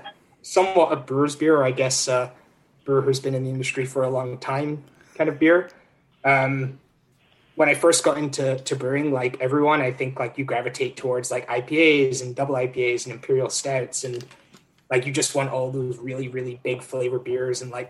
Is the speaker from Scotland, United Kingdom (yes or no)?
yes; Scotland, United Kingdom; moved away as an adult; So I'm originally from Scotland. I've been here for like 8.5 years now.